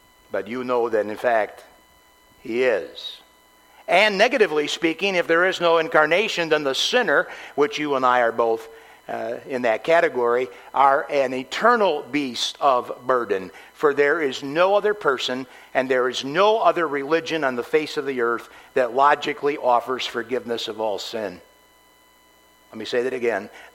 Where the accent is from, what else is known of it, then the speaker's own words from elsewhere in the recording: Michigan, United States; born there; I was born in Eastern Michigan.